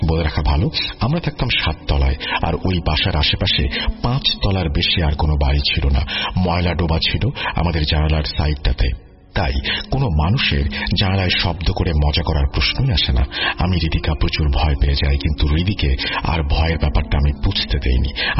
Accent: Tangail, Dhaka Division, Bangladesh; now in Dhaka, Bangladesh; আমার গ্রামের বাড়ি টাঙ্গাইল সদর। ছোটবেলা থেকে আমি খুব চঞ্চল প্রকৃতির ছিলাম

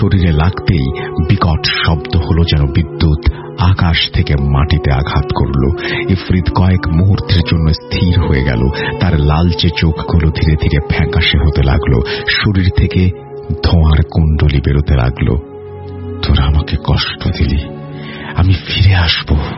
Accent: Munshiganj, Dhaka Division, Bangladesh; আমাদের গ্রামের নাম মুন্সীগঞ্জ। মুন্সীগঞ্জের সিবাই পাড়ার একটা এলাকাতে থাকি।

